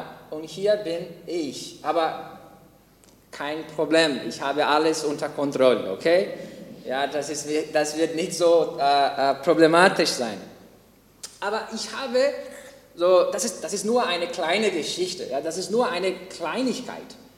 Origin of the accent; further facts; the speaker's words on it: Brazil; German is a second language; Ich bin eigentlich Brasilianer und ja, ich hoffe, dass ihr sehr Geduld mit meiner grammatischen Fehler sein werdet.